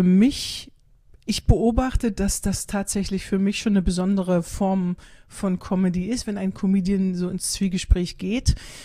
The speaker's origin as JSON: {"language": "German", "region": "East Germany", "country": "Germany", "said": "meine Damen, meine Herren, ich bin eine Ossi, ich bin eine Frau"}